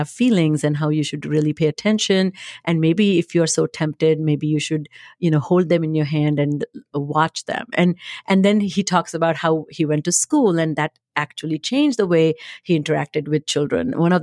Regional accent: Maharashtra, India; English is a second language; You know, I grew up in India, as listeners, all of you know. Recently, in a state that I grew up, it's called Maharashtra

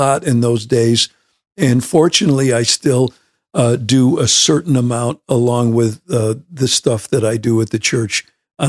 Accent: Syracuse, New York, United States; So I grew up in Syracuse, New York, always in bands.

